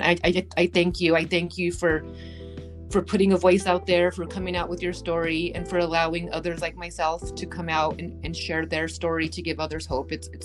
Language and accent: English; Albuquerque, New Mexico, United States; born there; So yes, I was born in Albuquerque, New Mexico. My twin sister and I, we were adopted by my mom's parents.